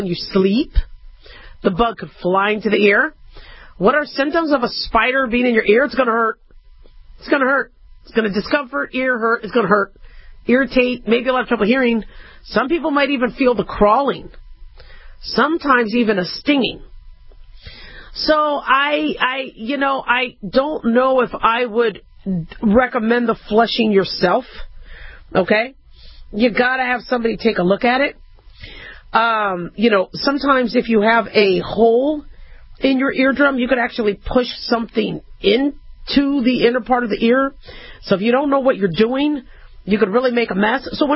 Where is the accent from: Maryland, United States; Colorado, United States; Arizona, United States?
Arizona, United States; I grew up in Arizona, and people would have cockroaches coming to their ears all the time.